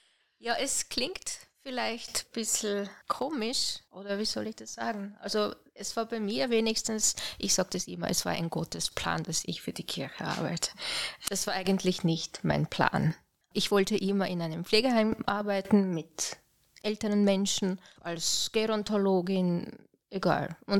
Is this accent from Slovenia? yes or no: yes; Slovenia; German is a second language; now in Austria; Also als ich schon erwähnt habe, ich komme aus Slowenien und dort schaut das Leben ein bisschen anders aus. Und als ich nach Österreich gekommen bin